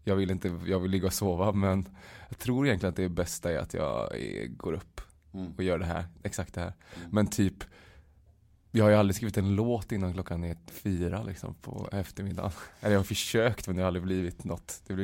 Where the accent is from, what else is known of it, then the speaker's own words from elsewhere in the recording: Uddevalla, Västra Götaland County, Sweden; anledningen till att jag åkte så sent igår var för att jag var hemma i Uddevalla i lördags då.